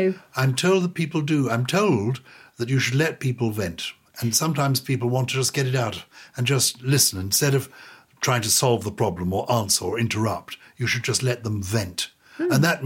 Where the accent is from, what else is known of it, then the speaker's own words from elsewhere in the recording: United Kingdom; I'm British of a certain generation.